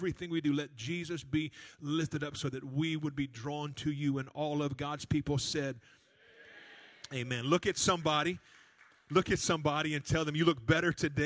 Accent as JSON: {"language": "English", "town": "Cleveland", "region": "Tennessee", "country": "United States", "tie": "born or raised there", "said": "Well, when I was graduating from Cleveland High School in Cleveland, Tennessee, I was there and I remember it just like it was yesterday."}